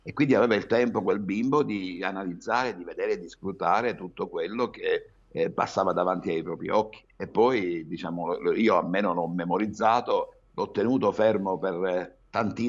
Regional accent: Belmonte, Sicily, Italy; per parlare di quella via dove io abitavo, quella piccola via che era a pochi metri dalla piazza e del mio paese

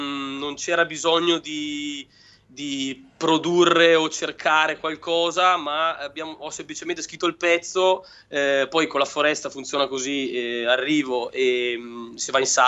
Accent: Verona, Veneto, Italy; No, sono andato a casa, io sono di Verona.

